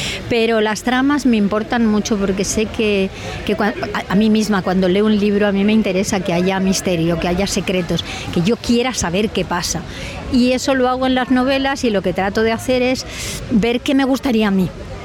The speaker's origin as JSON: {"language": "Spanish", "country": "Spain", "moved": "yes", "said": "por fin me dejaron volver a España. Cuando yo volví a mi tierra y vi las palmeras y las bugambillas y el cielo azul y el mar"}